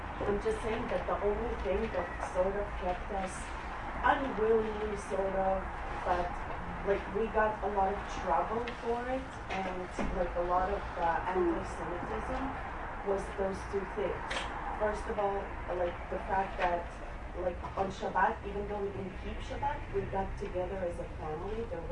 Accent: Russia; moved away; like I came originally from Russia, where the belief and the assimilation was absolutely horrible.

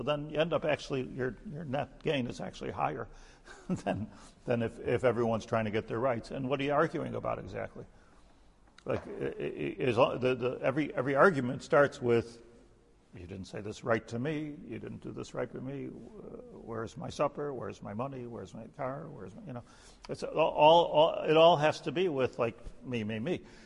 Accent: United States; growing up in America, just particularly, it's just the whole thing is all about one's rights.

